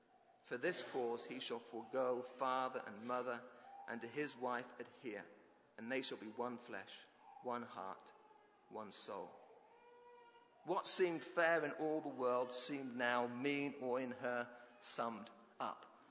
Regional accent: United Kingdom; I'm British, I don't crank.

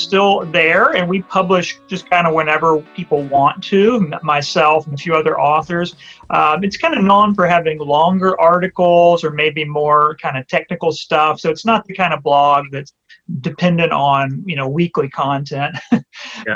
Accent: Mississippi, United States; Yeah, well, this accent is not as thick as it used to be. I was born in Mississippi, grew up in South Mississippi, and was there for about 30 years.

